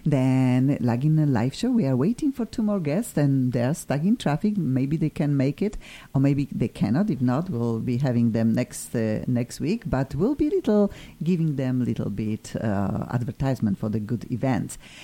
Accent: Poland; English is a second language; I am from Poland.

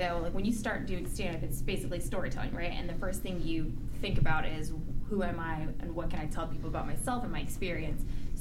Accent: Fort Collins, Colorado, United States; born there; also born or lived in Bahrain; Yeah, I was born in Fort Collins, Colorado, but my parents are from Baghdad. I lived in the Middle East for 4 years in a country called Bahrain, which no one knows.

